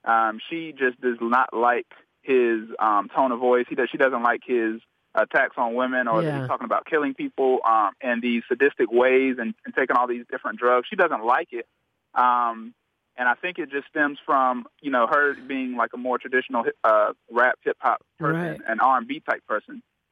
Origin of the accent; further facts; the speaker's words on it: Charlotte, North Carolina, United States; Now, as an 11 or 12 year old black kid, I'm from Charlotte, North Carolina. I went to a mixed high school